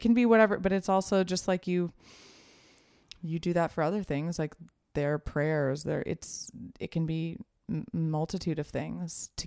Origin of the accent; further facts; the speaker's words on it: Los Angeles, California, United States; now in Venice, United States; Because I grew up here. I grew up in Hollywood, and then I slowly have moved my way west